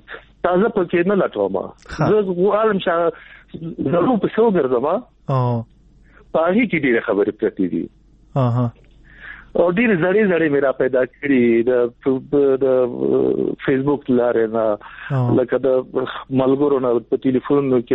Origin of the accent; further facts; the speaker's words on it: Nangarhar, Afghanistan; زه د ننګرهار یم